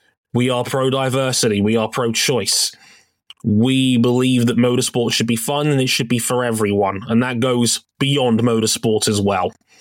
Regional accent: United Kingdom; I'm a Brit.

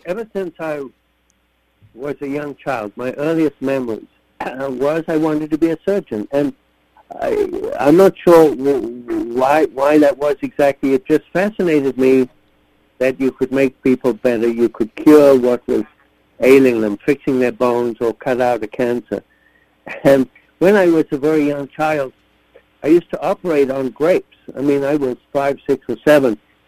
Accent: Zimbabwe; born there; I was born in Africa and Zimbabwe. But I went to medical school in London.

